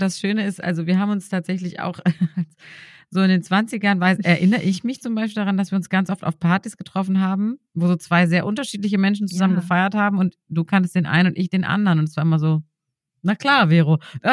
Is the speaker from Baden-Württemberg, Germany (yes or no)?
no; Bremen, Germany; born there; ich bin gebürtige Bremerin, daher kennen wir uns auch